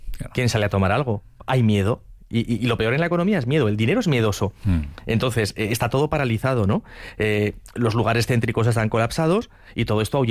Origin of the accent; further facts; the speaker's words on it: Spain; también nos afecta a nosotros como españoles